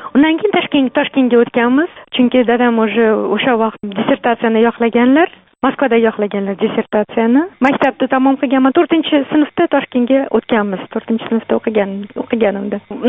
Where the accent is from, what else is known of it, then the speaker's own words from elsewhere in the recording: Qashqadaryo Region, Uzbekistan; born there; Qashqadaryoda tug'ilganman, lekin Qashqadaryoda dadam qashqadaryoli, onam gulistonli.